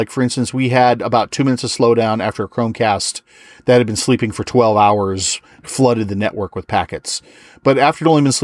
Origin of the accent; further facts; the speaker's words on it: Massachusetts, United States; I grew up in Massachusetts. So, you know, it's the same situation here.